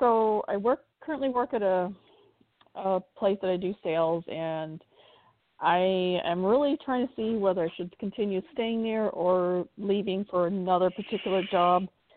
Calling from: Florida, United States; I'm calling from Florida.

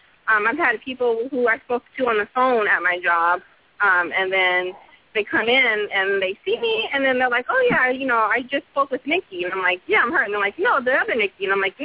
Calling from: Texas, United States; I'm calling from Texas.

